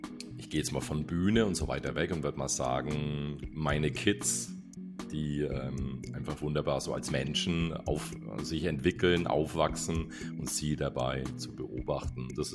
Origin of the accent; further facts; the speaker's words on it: Bamberg, Bavaria, Germany; born there; now in Bayreuth, Germany; In Bamberg.